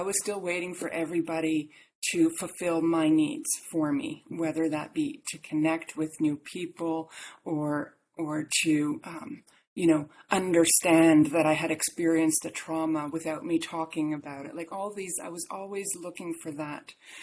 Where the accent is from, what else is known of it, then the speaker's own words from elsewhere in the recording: Canada; now in Dubai, United Arab Emirates; I was born in Canada. I'm from Canada. I live in Dubai now, but I'm from Canada, and that's where I spent most of my life.